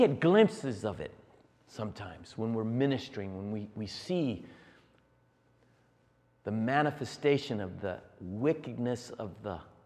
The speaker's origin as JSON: {"language": "English", "town": "Washington", "region": "District of Columbia", "country": "United States", "tie": "born or raised there", "said": "I was raised in Washington, D.C., went to the most exclusive prep school, St. Albans and Gonzaga."}